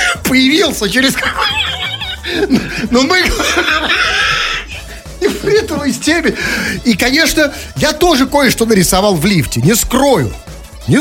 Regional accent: Saint Petersburg, Russia; Я же из Петербурга.

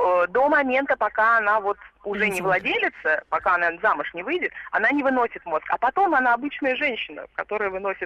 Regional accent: Moscow, Russia; Нет, я из Москвы.

